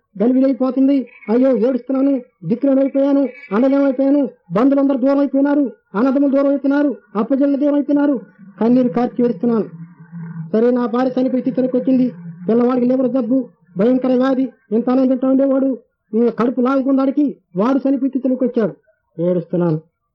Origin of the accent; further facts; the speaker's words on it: Kurlapadu, Andhra Pradesh, India; మాది గుంటూరు తాలూకా కుర్లపడనే గ్రామము. మా పొలము ఎరుకల.